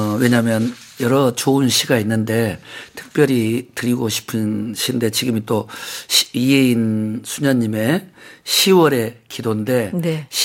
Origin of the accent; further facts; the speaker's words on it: Gwangju, South Korea; 저는 광주입니다.